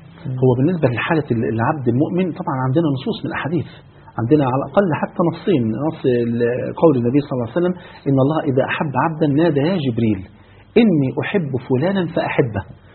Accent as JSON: {"language": "Arabic", "country": "Egypt", "said": "عندنا في مصر يقولوا مثل غني الدنيا غني الآخر"}